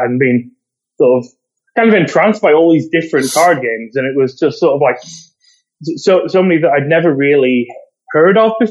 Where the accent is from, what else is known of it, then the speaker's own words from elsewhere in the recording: Preston, North West England, United Kingdom; That's right. Yeah, I'm born and raised here. There's university here, but yeah, it's just it's a fairly small town. It's not far from Manchester.